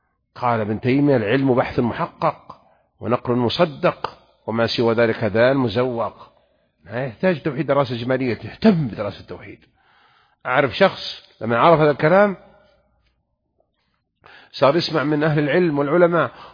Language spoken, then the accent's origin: Arabic; Saudi Arabia; سجلت بلدنا المملكة العربية السعودية أأمن دولة بالعالم